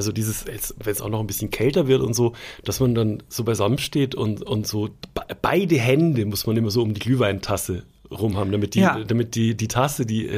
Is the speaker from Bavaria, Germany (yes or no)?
yes; Schwandorf, Bavaria, Germany; Und bei uns in Schwandorf auf dem Weihnachtsmarkt, also in der kleinen Stadt, wo ich aufgewachsen bin